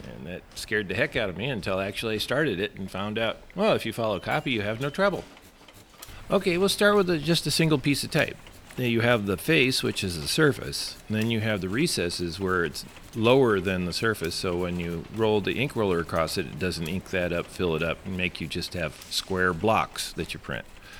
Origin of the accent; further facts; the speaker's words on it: Glendale, California, United States; I was born in Glendale, California, and pretty much lived there all my life.